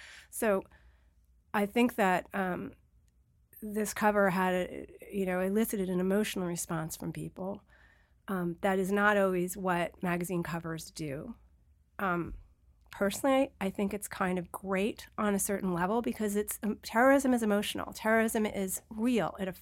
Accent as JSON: {"language": "English", "town": "New York City", "region": "New York", "country": "United States", "said": "look, you know, I'm a New Yorker. I lived through 9/11."}